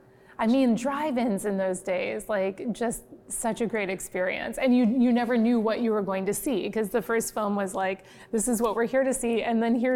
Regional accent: Iowa, United States; Well, I grew up in Iowa.

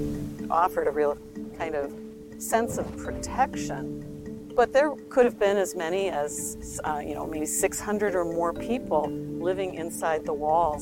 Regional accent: Wisconsin, United States; I grew up in Wisconsin, and being able to come back here and teach at the flagship university was beyond my wildest imaginings.

